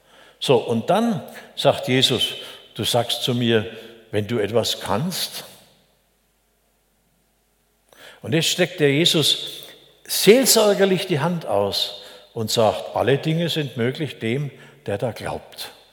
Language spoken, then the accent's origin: German; Bavaria, Germany; Es ist kein Unterschied, aus welcher Kultur du kommst. Ich komme aus der Oberfränkischen